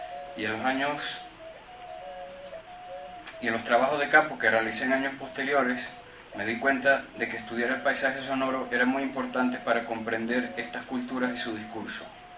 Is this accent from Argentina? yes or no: no; Venezuela; also born or lived in Galicia, Spain; Aunque nací en Galicia, pasé casi toda mi vida en Venezuela y allí estudié música electroacústica.